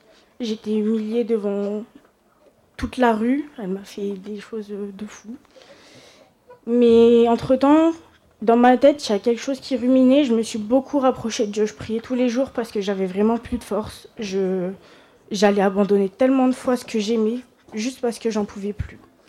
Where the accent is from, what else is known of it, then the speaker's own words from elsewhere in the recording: Saint-Dizier, Grand Est, France; now in Grenoble, France; En 2013, on quitte ma ville natale, donc j'habite à Saint-Dizier dans le nord de la France, et on vient s'installer à Grenoble.